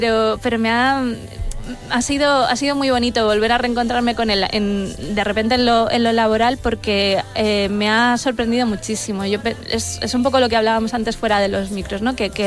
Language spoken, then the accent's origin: Spanish; Burgos, Castile and León, Spain; Yo soy de Burgos, sí.